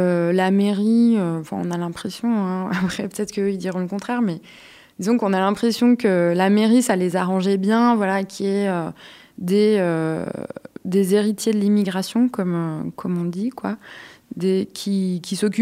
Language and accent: French; Lyon, Auvergne-Rhône-Alpes, France; moi, je suis de Lyon.